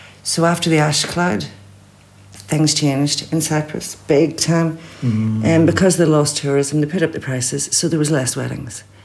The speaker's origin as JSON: {"language": "English", "country": "Ireland", "said": "I know I'm Irish, but I've never played Irish music before."}